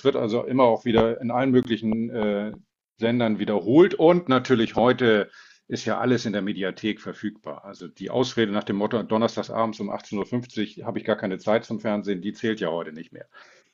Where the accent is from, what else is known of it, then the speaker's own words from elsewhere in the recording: Preetz, Schleswig-Holstein, Germany; ich bin so groß geworden in Schleswig-Holstein auf dem platten Land in einer kleinen Stadt namens Preetz.